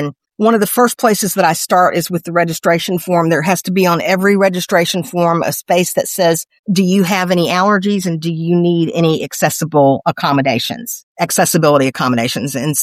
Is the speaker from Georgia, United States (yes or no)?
yes; Atlanta, Georgia, United States; also born or lived in Tennessee; I grew up in Northwest Atlanta before we moved back to Tennessee, which is where my family is from.